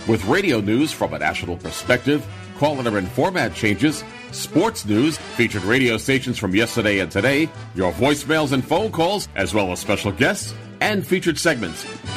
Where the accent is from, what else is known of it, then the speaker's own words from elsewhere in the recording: New York City, New York, United States; I used to listen to them when I was growing up in New York City at night.